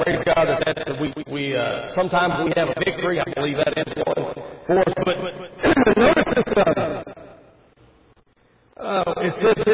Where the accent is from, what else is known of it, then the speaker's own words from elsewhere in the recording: Oklahoma, United States; I grew up in Oklahoma, and we live in just south of Oklahoma City now.